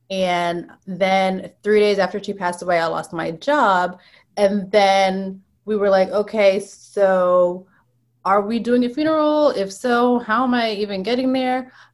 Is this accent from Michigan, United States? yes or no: no; New Jersey, United States; I'm originally from New Jersey, but throughout the years, we've all kind of gone to our separate states, I guess you could say.